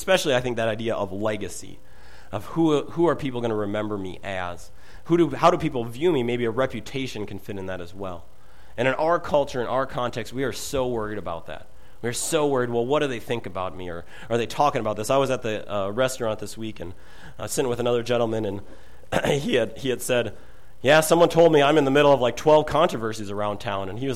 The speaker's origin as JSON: {"language": "English", "region": "Midwest", "country": "United States", "tie": "born or raised there", "said": "most of us, you know, growing up in the Midwest"}